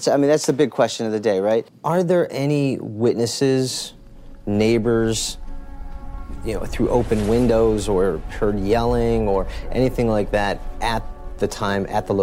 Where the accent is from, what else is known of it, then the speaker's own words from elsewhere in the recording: Cleveland, Ohio, United States; and now I'm back in Cleveland. I lived in Cleveland all my life, born and raised here.